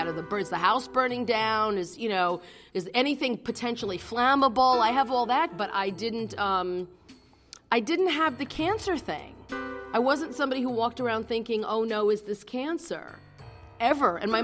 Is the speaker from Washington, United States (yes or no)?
no; Brooklyn, New York, United States; Where are we from? You know, we're from Brooklyn. No, originally, you know, we're from the garment district.